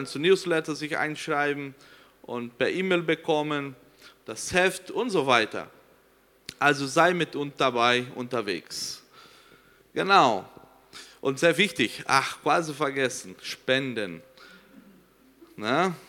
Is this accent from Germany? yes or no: no; Brazil; first language Portuguese; German is a second language; Viel von mir ist viel brasilianisch, weil ich dort groß geworden bin. Auch Worte, die mir fehlt, oder Ausdrücke, weil es quasi meine Muttersprache Portugiesisch ist.